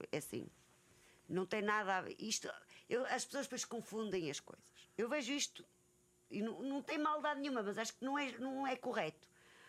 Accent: Portugal; Mas eu, como português, até gosto.

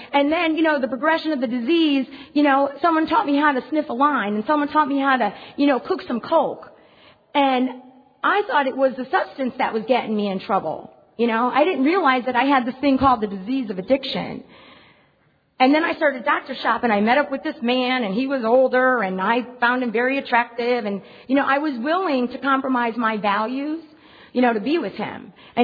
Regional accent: Hartford, Connecticut, United States; I've had the privilege of speaking at our convention in Connecticut. I come from the Hartford area in Connecticut.

